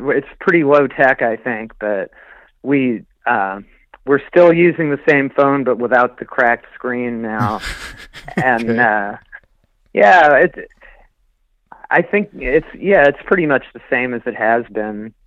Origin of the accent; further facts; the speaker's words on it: Maine, United States; Well, I grew up in Maine, and I got into music in the first place, I think, initially through that TV show Hee Haw that was on in the 70s.